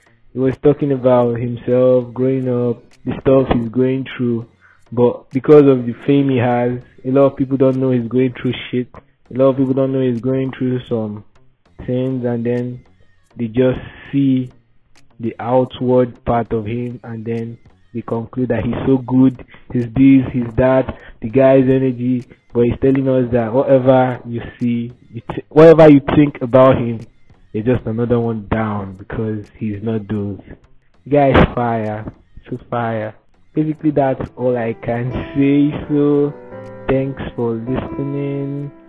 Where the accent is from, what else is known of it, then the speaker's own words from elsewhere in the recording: Nigeria; Oh, hello everyone. … I'm a Nigerian from Africa, and I want to talk about my favorite artist.